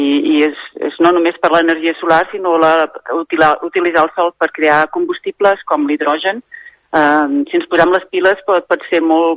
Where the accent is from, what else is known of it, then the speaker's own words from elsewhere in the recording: Caldes de Montbui, Catalonia, Spain; Soc de Caldes de Montbui